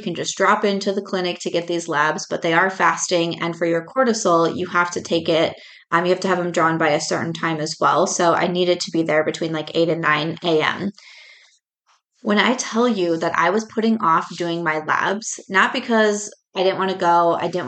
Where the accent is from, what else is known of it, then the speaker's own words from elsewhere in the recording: California, United States; born there; now in Las Vegas, United States; I was born in California, but I live in Las Vegas.